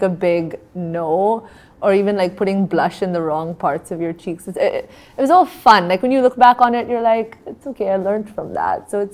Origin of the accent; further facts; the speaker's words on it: South India, India; I'm South Indian, so I grew up in a household where my mom didn't let me cut my hair for so long